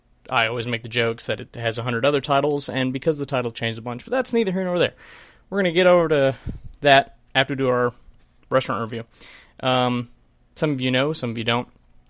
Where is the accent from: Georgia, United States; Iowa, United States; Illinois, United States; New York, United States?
Georgia, United States; Statesboro; a local restaurant that just opened up here in my hometown, Statesboro, Georgia